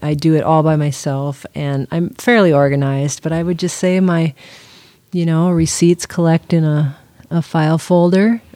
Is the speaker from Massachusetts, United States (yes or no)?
no; Robbinsdale, Minnesota, United States; So I grew up in Robbinsdale, and I bought another house first, but then I ended up back here in grandma's house.